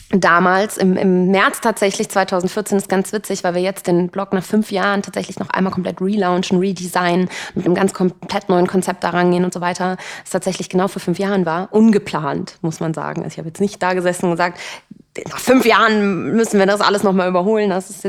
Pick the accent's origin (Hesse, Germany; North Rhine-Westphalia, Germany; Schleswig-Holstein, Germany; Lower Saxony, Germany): North Rhine-Westphalia, Germany; Cologne; Ich bin ja Kölnerin